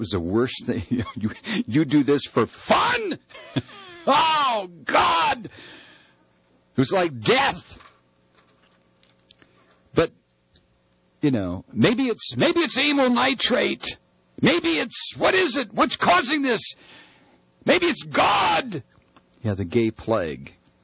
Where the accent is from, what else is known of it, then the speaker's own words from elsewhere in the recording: Toledo, Ohio, United States; teenage boy growing up in Toledo, Ohio in the 50s